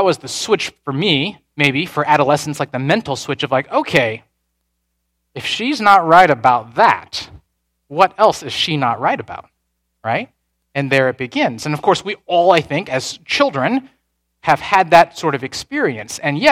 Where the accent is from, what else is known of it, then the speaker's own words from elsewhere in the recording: Carmel, Indiana, United States; As a, whatever, 6-year-old, 7-year-old, 8-year-old growing up in Carmel, Indiana, at that point in time, this is in the 80s